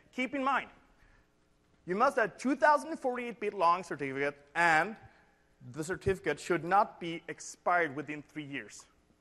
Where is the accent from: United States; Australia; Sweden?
Sweden; English is a second language; And since I'm from Sweden, I'll put that in north of Europe.